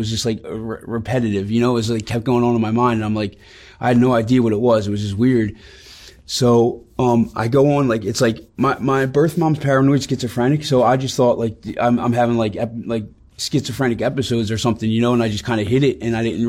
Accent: New Jersey, United States; From New Jersey. New Jersey, born and raised, South Jersey. Grew up, I was adopted at an early age.

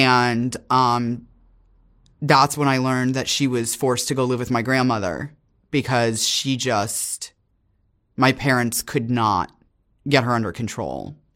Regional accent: Miami, Florida, United States; Miami, Florida. I grew up in Miami, Florida, North Dade.

